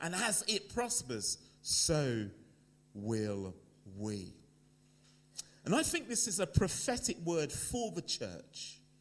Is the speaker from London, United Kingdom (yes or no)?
yes; London, United Kingdom; now in Birmingham, United Kingdom; And so you can hear from my accent, I am a Londoner, but I now live in Birmingham